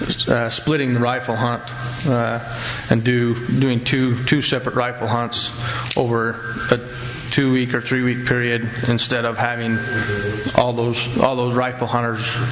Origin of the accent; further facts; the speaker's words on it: Cedar City, Utah, United States; from Cedar City, representing myself.